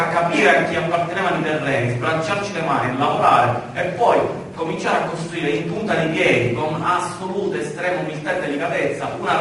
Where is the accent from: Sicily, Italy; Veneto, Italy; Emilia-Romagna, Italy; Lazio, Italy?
Sicily, Italy; Altofonte; io vengo da Altofonte, quindi entro a San Giuseppe Iato